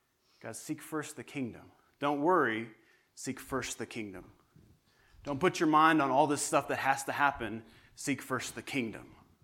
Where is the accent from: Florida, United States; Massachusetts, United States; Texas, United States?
Texas, United States; I'm from Texas. We don't get things that big in Texas.